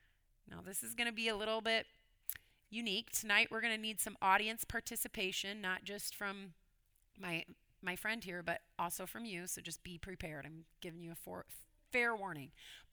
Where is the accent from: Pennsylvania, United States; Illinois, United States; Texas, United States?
Illinois, United States; also born or lived in Louisville, Kentucky; Now, growing up in Illinois, I always called sleepovers, sleepovers. It's just what you did.